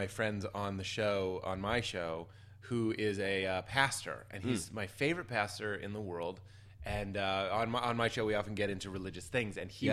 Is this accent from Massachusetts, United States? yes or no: yes; Boston, Massachusetts, United States; Well, I'm from Boston.